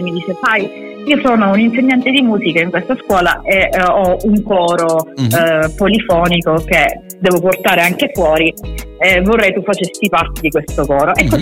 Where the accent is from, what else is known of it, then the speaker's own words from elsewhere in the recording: Catania, Sicily, Italy; io sono siciliana, sono di Catania.